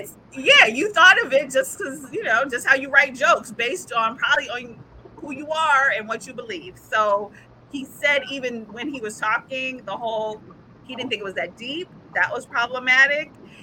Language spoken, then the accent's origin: English; Chicago, Illinois, United States; I hate to say it, but I'm from Chicago too